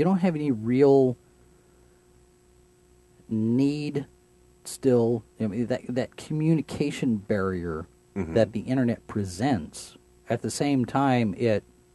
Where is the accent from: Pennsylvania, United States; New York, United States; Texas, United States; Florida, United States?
Texas, United States; a lot of people were surprised that I grew up in Texas